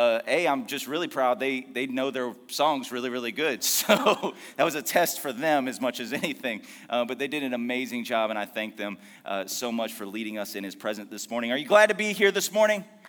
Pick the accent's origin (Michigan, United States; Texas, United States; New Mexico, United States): Texas, United States; For me, it's a Texas word. I was born and raised in Texas, and we got Texas words, or at least we claim them, because in Texas, everything is ours.